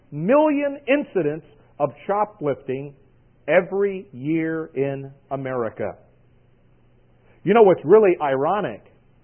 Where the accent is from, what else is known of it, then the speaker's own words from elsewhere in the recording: New York, United States; you have to realize I'm from New York.